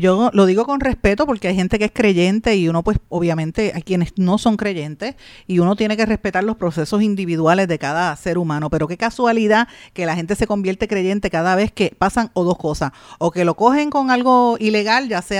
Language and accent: Spanish; Puerto Rico; plásticos puertorriqueños son de los mejores en todo el mundo. Lo que pasa es que nosotros, porque somos parte de Estados Unidos